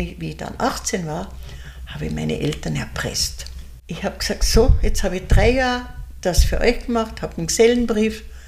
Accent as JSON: {"language": "German", "region": "Salzburg", "country": "Austria", "said": "Und ich habe das Glück, hier zu sein, schon für über 50 Jahre. Ich komme eigentlich aus Salzburg, aus der Stadt."}